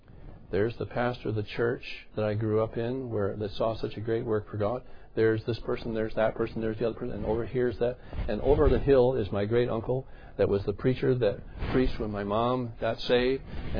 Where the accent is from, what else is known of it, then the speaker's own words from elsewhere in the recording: Fairhaven, United States; When I go to my hometown, I walk in and I can say who my name is. Everybody says, oh, we know you. We know your family. Because … have been in Fairhaven forever.